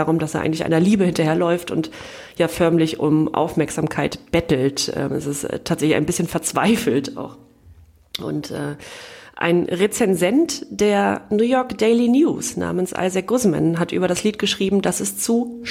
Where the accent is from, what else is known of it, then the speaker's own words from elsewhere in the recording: East Germany, Germany; Als Ostdeutsche muss ich mich für … entscheiden.